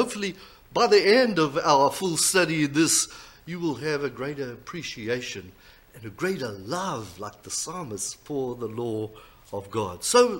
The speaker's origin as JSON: {"language": "English", "country": "South Africa", "said": "I'm from South Africa."}